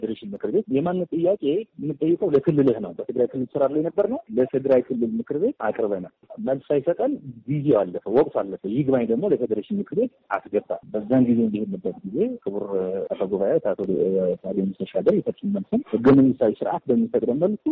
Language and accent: Amharic; Amhara, Ethiopia; እኛ ወልዮዎች ነን፣ አማራ ነን።